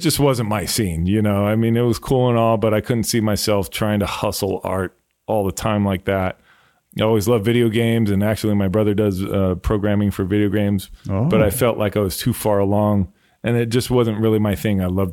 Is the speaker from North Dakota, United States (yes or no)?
no; Alhambra, California, United States; Because I grew up in Alhambra, and it turned very Asian when the older I got. Alhambra is very different today than it was.